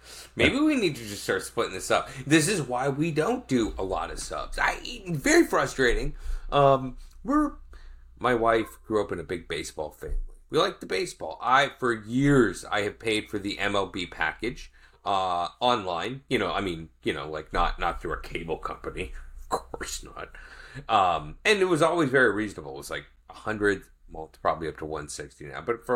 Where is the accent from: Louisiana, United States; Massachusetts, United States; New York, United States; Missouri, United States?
Missouri, United States; St. Louis; I don't think we were like, hey, isn't it cool we're both from St. Louis? Like, yeah, we're in St. Louis.